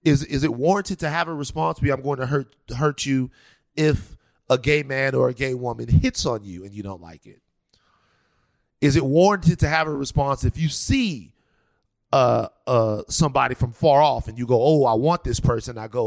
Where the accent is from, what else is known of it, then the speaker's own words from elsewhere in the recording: Baton Rouge, Louisiana, United States; I understand the unique challenges of growing up in America as a young black man. I'm from Baton Rouge, Louisiana. I say this on every podcast.